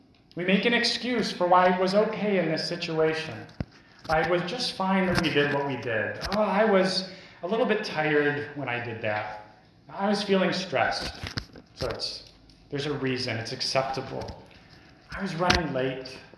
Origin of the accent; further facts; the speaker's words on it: United States; As an American, I can speak about certain obligations that I owe to my countrymen, to my government.